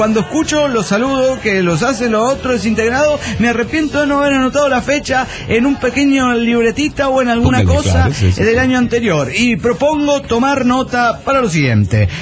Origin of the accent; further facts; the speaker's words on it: Veracruz, Mexico; Cuando estudiaba en la universidad en Veracruz, porque soy jarocho, debo confesarlo